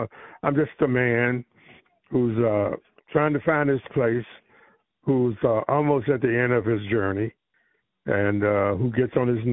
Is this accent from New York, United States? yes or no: no; Roanoke, Virginia, United States; I went to church one weekend up in my hometown, up in Roanoke